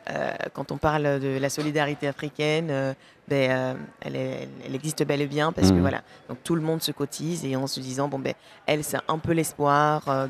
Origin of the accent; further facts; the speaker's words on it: Côte d’Ivoire; je viens également de Côte d'Ivoire